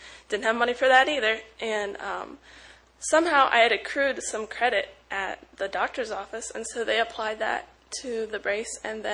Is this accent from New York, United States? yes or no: no; Ohio, United States; I'm a sophomore music major, and I'm from Ohio.